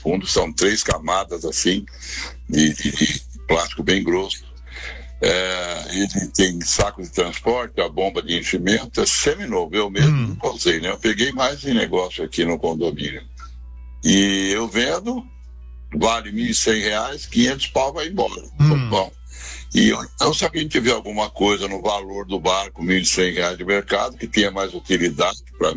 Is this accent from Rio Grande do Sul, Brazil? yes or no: no; Osasco, São Paulo, Brazil; sou de Osasco.